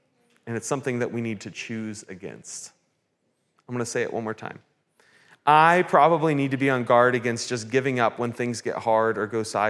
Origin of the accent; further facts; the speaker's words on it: Pennsylvania, United States; I have older siblings and I grew up in Western Pennsylvania.